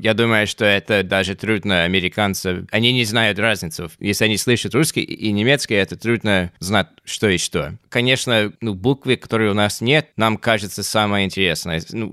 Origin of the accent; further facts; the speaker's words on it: United States; first language English; Russian is a second language; вы сами слышите, что у меня ужасный акцент, и значит, вот именно это трудно американцу говорить как нормальный человек по-русски. Но, конечно, это сложно для нас, да, особенно для человека, как я, который иначе знает только родной английский язык.